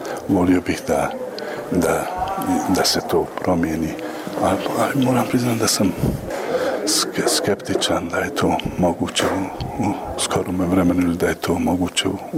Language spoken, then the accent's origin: Bosnian; Tuzla, Federation of Bosnia and Herzegovina, Bosnia & Herzegovina; ja dolazim iz Tuzli i na neki način ovo je mene više od simboličkog povratka kući.